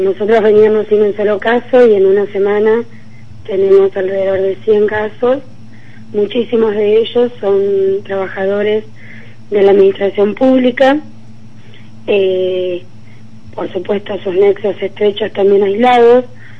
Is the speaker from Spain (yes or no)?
no; Viedma, Río Negro, Argentina; Exactamente, yo soy de Viedma, estoy en Viedma